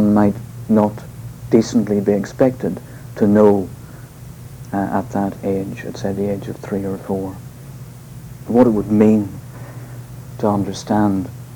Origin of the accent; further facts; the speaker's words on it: Northern Ireland, United Kingdom; There wasn't a great deal happening in the little village outside which I was brought up on the Armagh-Tyrone border.